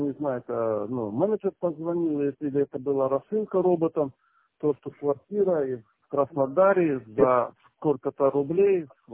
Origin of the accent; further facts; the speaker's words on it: Simferopol, Crimea, Ukraine; я сам из Симферополя